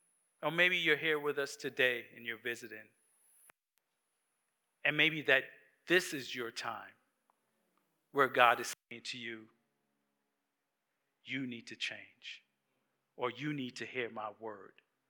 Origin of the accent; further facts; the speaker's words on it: Jamaica; also born or lived in New York; now in United States; She's from Trinidad, and I'm from Jamaica, right? We came from the islands, lived in New York for many years, and then came down to Georgia.